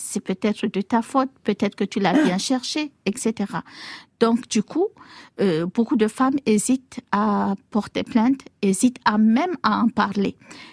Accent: Cameroon; Aujourd'hui, chez nous, au Cameroun, quand une femme va porter plainte pour viol, on commence par lui rire au nez

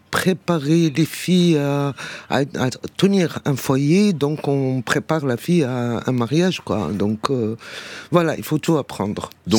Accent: Morocco; J'ai grandi au Maroc, j'étais l'aîné de 7 enfants, donc 6 garçons.

